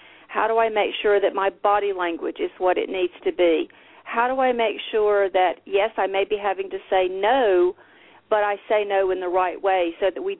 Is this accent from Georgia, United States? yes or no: no; South Carolina, United States; I am from South Carolina. This is home. I've had the privilege of living in the upper part of South Carolina my whole life